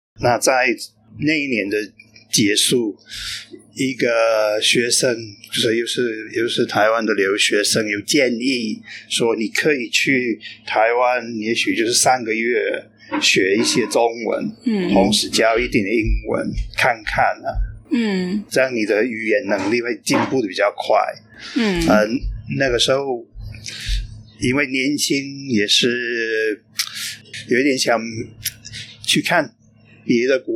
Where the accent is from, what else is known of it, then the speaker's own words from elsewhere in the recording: United Kingdom; Chinese is a second language; moved away as an adult; now in Tainan, Taiwan; 我是出生在英国，但是差不多29年前来台湾。我从那个时候起就一直住在台南。